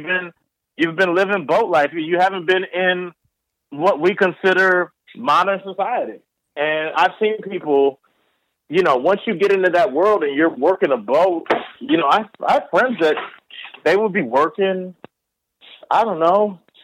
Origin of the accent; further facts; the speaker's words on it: Florida, United States; because I came from Florida, which is, I mean, I'm not hating on anybody specifically. I mean, but Florida was full of, when I came up, was full of a lot of hack comedians.